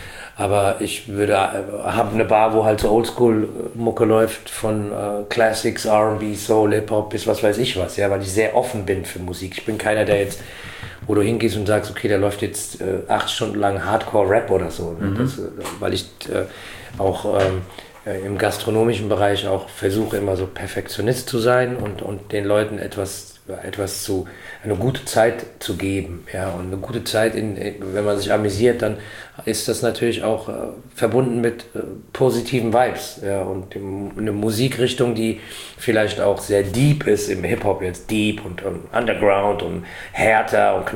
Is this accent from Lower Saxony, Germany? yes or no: no; Frankfurt, Hesse, Germany; weil wir hier geboren sind und uns auch als Frankfurter sehen. Ich sehe mich absolut als Frankfurter und auch als Deutscher, ja. Aber ich habe ja Roots